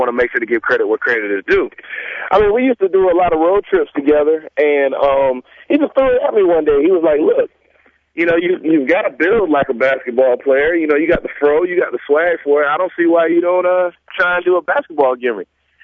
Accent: Georgia, United States; you know, I'm a Southern boy. You know, I'm from Georgia.

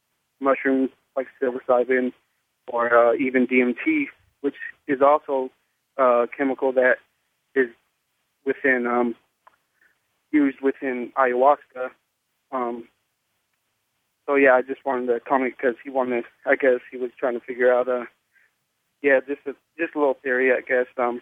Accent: California, United States; from California.

